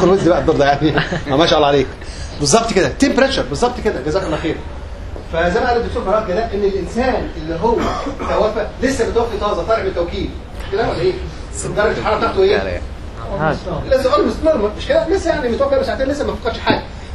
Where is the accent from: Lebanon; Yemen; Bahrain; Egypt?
Egypt; في عندنا في مصر كوبري كده